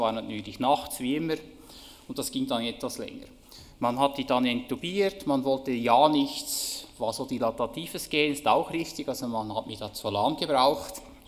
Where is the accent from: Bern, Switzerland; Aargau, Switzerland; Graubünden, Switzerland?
Bern, Switzerland; Das ist Bern, das ist meine Geburtsstadt und wo ich die Kindheit verbracht habe